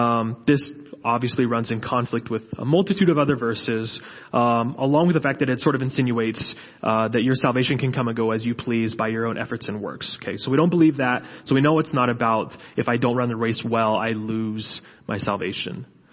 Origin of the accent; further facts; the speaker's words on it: Oklahoma, United States; Jim Thorpe is from my home state. He's from Oklahoma.